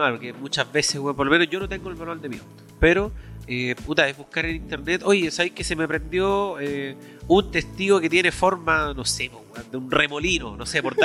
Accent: Chile; uno nunca va, como chileno, uno nunca va con tiempo a hacer algo.

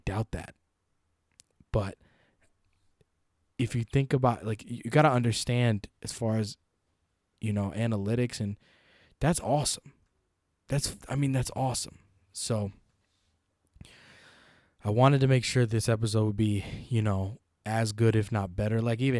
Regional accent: Brooklyn, New York, United States; I'm from Brooklyn.

